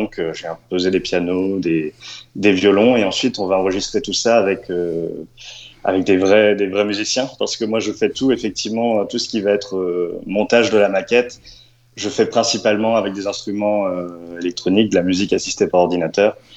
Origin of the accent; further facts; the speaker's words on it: Brittany, France; now in Paris, France; Alors moi, là, actuellement, je suis à Paris et ça fait quelques années que je me suis installé à Paris, mais je viens de Bretagne au départ.